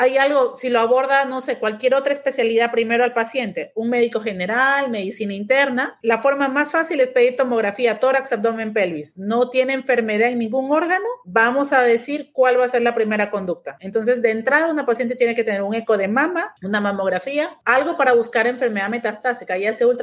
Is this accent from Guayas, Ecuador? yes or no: yes; Guayaquil, Guayas, Ecuador; also born or lived in Mexico; yo soy oncóloga médica de Guayaquil, Ecuador. Yo me formé en México